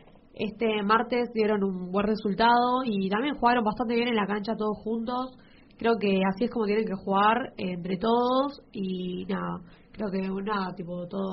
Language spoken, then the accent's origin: Spanish; Argentina; a pesar de todo los argentinos somos de buen corazón